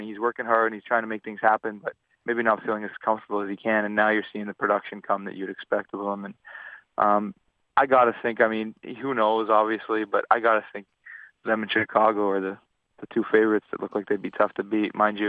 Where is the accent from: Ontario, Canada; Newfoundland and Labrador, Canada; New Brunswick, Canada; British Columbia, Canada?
Ontario, Canada; Toronto; growing up in Toronto, I got so many friends